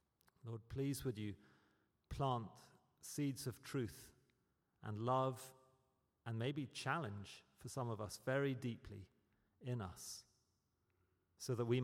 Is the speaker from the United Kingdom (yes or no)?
yes; United Kingdom; as a Brit who's never experienced anything like this, I was in awe.